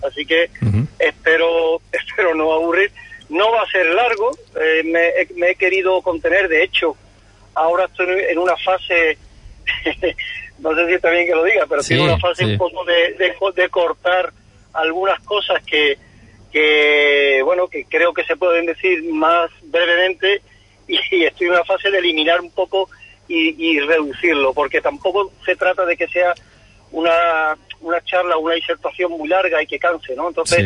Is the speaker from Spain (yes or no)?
yes; Huelva, Andalusia, Spain; born there; Yo nazco en Huelva